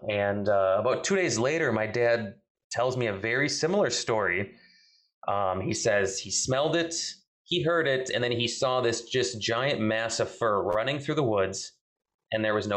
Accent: Wisconsin, United States; So I'm from Southern Wisconsin, and this took place in 2006.

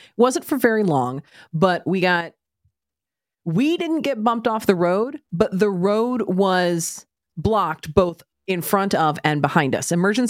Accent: Oklahoma, United States; And since I grew up in Oklahoma, I had lived through two significant tornadoes, one being the largest tornado on record ever.

